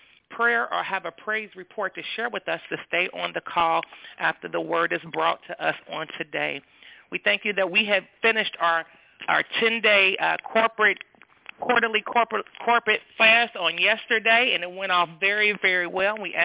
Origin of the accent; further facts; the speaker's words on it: Cincinnati, Ohio, United States; I am from Cincinnati, Ohio.